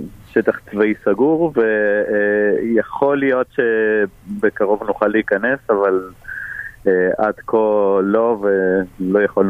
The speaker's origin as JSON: {"language": "Hebrew", "country": "Argentina", "said": "והרבה ספרות לטינו-אמריקאית, אני ארגנטינאי בו."}